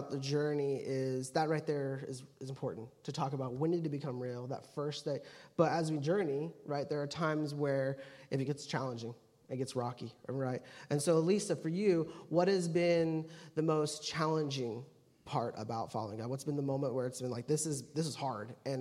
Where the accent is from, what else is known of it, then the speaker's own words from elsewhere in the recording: Oklahoma, United States; also born or lived in Cincinnati, United States; And so we're originally from Oklahoma. We spent 3 years in the Cincinnati area being a youth pastor there.